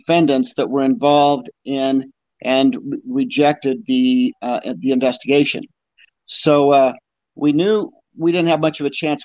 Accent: Utah, United States; We were raised that way growing up in Utah.

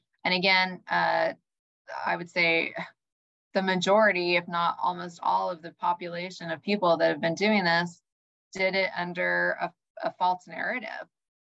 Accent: Idaho, United States; because I'm not from Iowa, I'm from Idaho.

